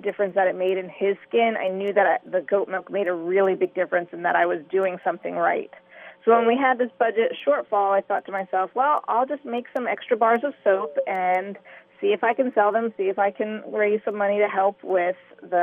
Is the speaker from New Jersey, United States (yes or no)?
yes; New Jersey, United States; now in Indiana, United States; I grew up in New Jersey. My husband grew up in New Hampshire.